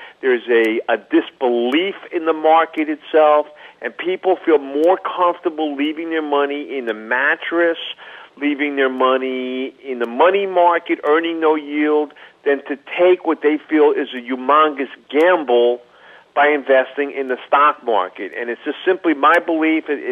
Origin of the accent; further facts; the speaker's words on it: New York City, New York, United States; growing up in New York City where there's a kind of a fast pace